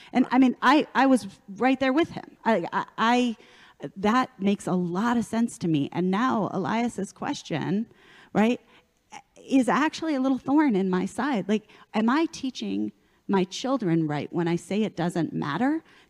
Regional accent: Los Angeles, California, United States; You know, I grew up in Los Angeles over the hill from Rabbi Schulweis.

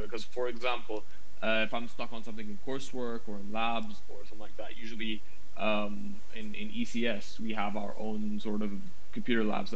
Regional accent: Egypt; English is a second language; I'm a third year computer science student. I'm from Egypt.

